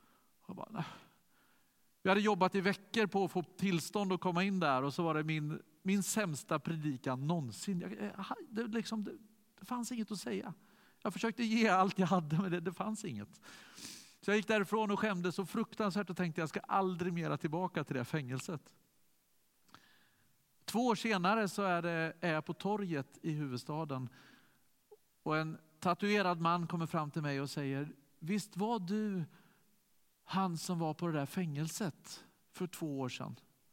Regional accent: Sweden; jag är från Sverige och jag tror på Gud.

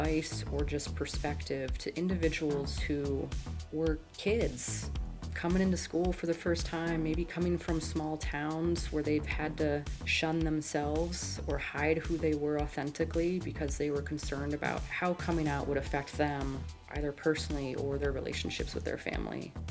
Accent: San Antonio, Texas, United States; I grew up in San Antonio, Texas. At the time, I felt it was stifling might be the right word.

